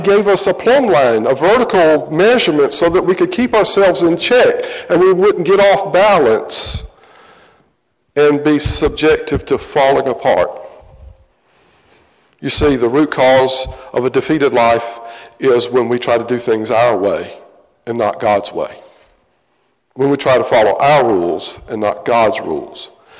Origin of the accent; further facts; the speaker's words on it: Charleston, United States; Now, for you young folks, I grew up in Charleston, and we had 2 telephones in the house.